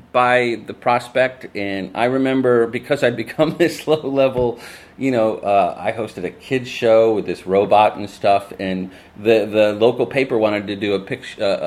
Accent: Elk Grove Village, Illinois, United States; It's called Channel 6 in Elk Grove Village, my hometown.

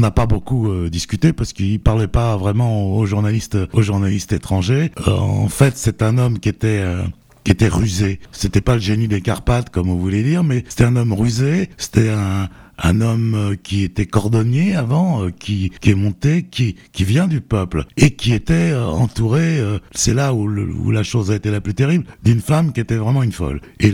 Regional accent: France; parce que en tant que Français

